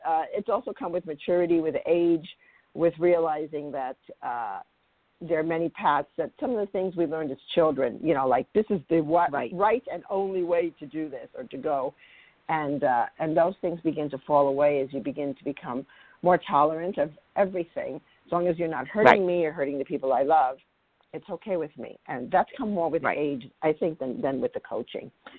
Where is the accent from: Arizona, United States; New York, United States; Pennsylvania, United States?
New York, United States; I mean, I'm originally from New York, so there's a lot of agreeing to disagreeing up in the Northeast, and I have wonderful friendships there, still have, but not that I see them every day anymore.